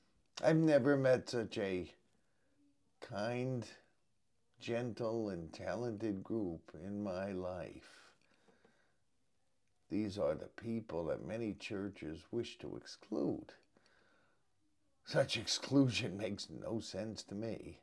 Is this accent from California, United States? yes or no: no; Jersey City, New Jersey, United States; Growing up in Jersey City in a chronically shrinking church, congregation members would complain that no one was coming into church